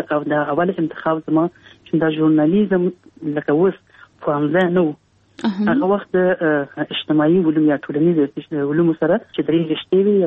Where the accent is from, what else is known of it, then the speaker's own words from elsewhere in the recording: Kabul, Afghanistan; زه په کابل کې پیدا یم.